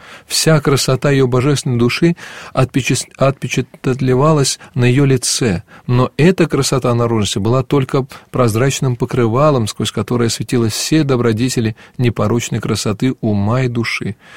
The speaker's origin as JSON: {"language": "Russian", "town": "Vladimir", "region": "Vladimir Oblast", "country": "Russia", "tie": "born or raised there", "said": "так как я родом из Владимира"}